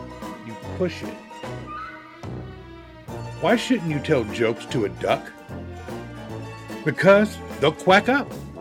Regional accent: Portland, Oregon, United States; So, you know, I grew up in Portland, and Mount Hood, you can ski on Mount Hood year-round in the Cascade Range.

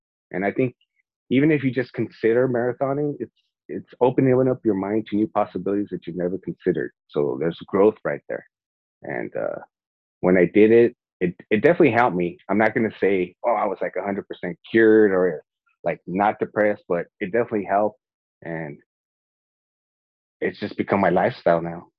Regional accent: Los Angeles, California, United States; And then LA, because of it's my hometown race.

